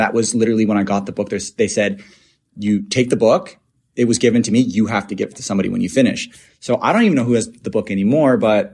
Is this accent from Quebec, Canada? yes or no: no; Mississauga, Ontario, Canada; I'm from Mississauga